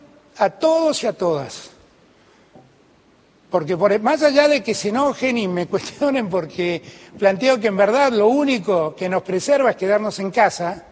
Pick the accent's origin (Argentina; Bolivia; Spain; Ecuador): Argentina; Buenos Aires; Yo soy un porteño.